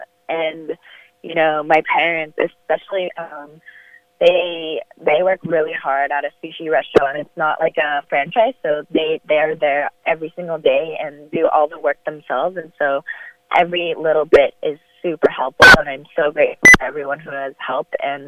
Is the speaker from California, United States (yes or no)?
yes; California, United States; Yeah, I'm from Southern California, and so, you know, it's always sunny